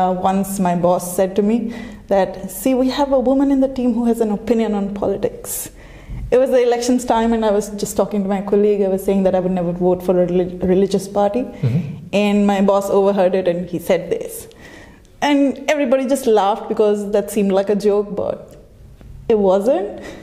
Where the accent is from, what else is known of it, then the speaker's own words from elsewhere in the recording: Odisha, India; now in Berlin, Germany; I'm from India, and I moved to Berlin exactly a year ago.